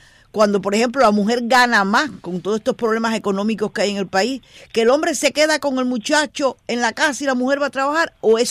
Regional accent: Cuba; moved away; yo me fui hace algunos años de Cuba

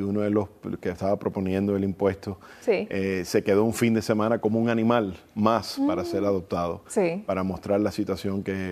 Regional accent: United States; y la cubanía a mí me llega muy de cerca y corre a través de mi sangre. Uh-huh. Aunque fui criado en los Estados Unidos, toda la sangre que corre por mi cuerpo es cubana.

